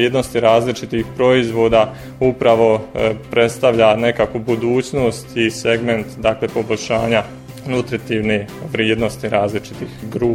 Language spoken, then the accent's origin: Croatian; Žepče, Federation of Bosnia and Herzegovina, Bosnia & Herzegovina; moved away as an adult; now in Osijek, Croatia; ja sam inače, dolazim iz Bosne, iz mjesta Žepče i tamo sam završio srednju školu u Katoličkom školskom centru Don Bosco kao učenik generacije, došao tu u Osijek na prehrambeno-tehnološki fakultet